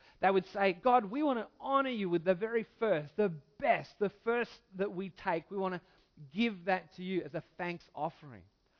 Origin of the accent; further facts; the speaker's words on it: Australia; because I'm Australian